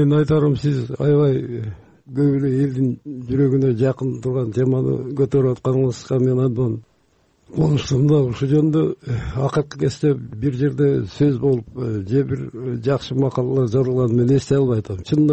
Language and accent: Kyrgyz; Batken Region, Kyrgyzstan; Ал кезде Баткен областында, ошо өзүбүздүн Рейлек районунда болчумун. Аргастан келдим бияка.